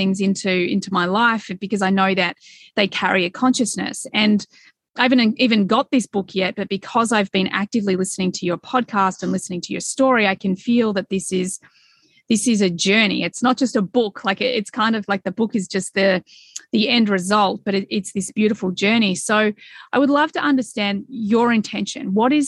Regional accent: Australia; being Australian

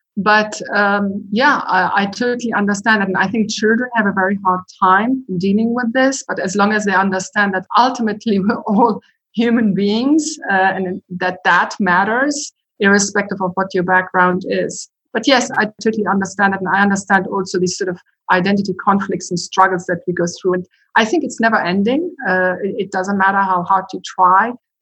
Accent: Germany; also born or lived in Israel / England; now in United States; Well, actually, I was raised in a considerable number of countries. So I was born in Germany. I was raised in part in Germany. I went to boarding school in Jerusalem, then went to boarding school in England

